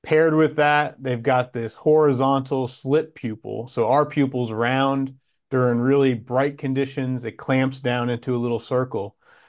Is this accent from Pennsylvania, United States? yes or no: yes; Pennsylvania, United States; But I grew up in Pennsylvania, big deer state, in a hunting family with a strong conservation attitude, and just spending my time around the coal strippings looking for deer as a young kid.